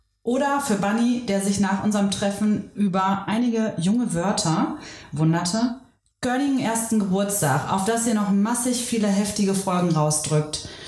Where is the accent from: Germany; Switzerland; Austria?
Germany; Cologne, North Rhine-Westphalia; aber wir kommen ja aus Köln und da ist das ja die Legende schlechthin